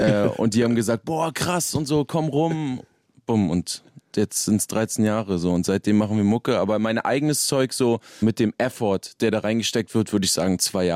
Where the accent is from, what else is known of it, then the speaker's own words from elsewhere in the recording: Berlin, Germany; Bei uns in Berlin, Kaulsdorf, östlicher Teil von Berlin, weit draußen, fast ganz weit draußen so. Kaulsdorf, und da habe ich immer abgehangen.